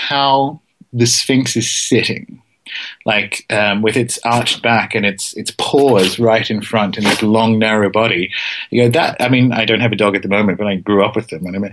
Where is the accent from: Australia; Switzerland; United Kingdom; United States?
Australia; being Australian, I've been out in the desert